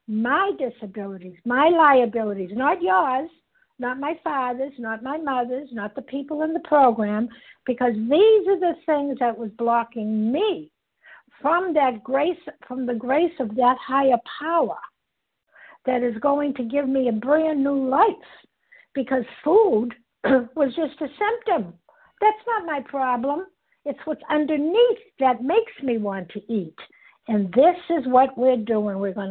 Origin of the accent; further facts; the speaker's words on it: Massachusetts, United States; I am a recovered compulsive overeater, and I'm from Massachusetts.